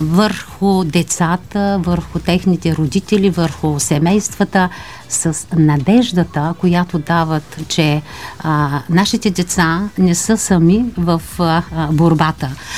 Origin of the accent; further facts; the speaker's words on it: Varna, Varna Province, Bulgaria; Верно е, че идвам от Варна